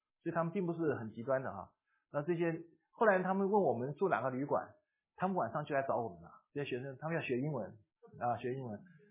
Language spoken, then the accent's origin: Chinese; China; 我说我中国人